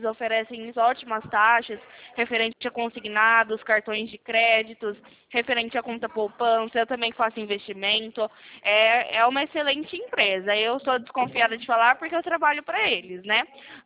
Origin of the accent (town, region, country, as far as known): Campinas, São Paulo, Brazil